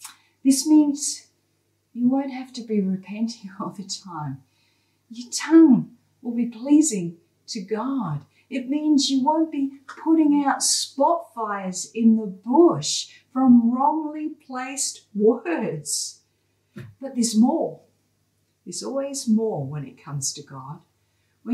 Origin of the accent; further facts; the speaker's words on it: England, United Kingdom; accent: Australian; now in Australia; my accent changed without me even thinking about it. So much so that when I went back to England 45 years later, I was an Aussie. And I was proud of my Aussie accent.